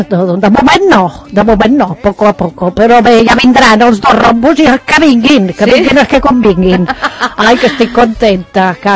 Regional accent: Tarragona, Catalonia, Spain; jo que vinc de Tarragona, allò està molt brut, eh?

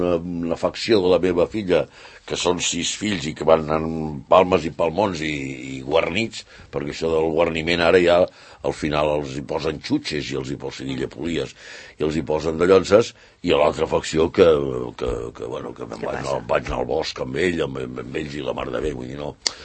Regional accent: Tortosa, Catalonia, Spain; d'allà on sóc jo, de Tortosa, doncs el diumenge de Rams havies d'estrenar la roba

